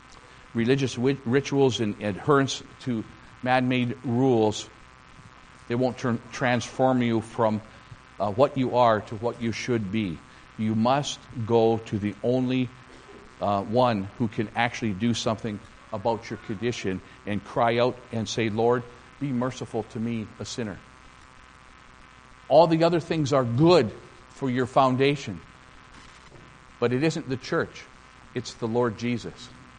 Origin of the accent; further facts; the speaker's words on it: Winnipeg, Manitoba, Canada; we're from Winnipeg.